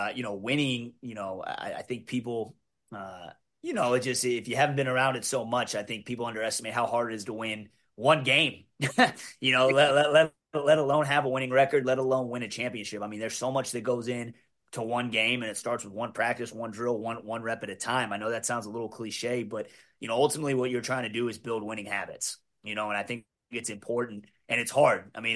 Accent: Texas, United States; I'm from Texas, so this was kind of an opportunity for me that was almost too good to be true. I mean, growing up here in this state

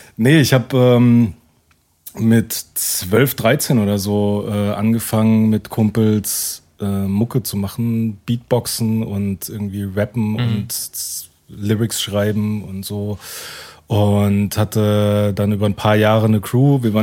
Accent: Oberkirch, Baden-Württemberg, Germany; Wir waren 5 MCs aus dem Raum Oberkirch-Offenburg, Ortenau-Kreis. Ja. Das ist meine Heimat.

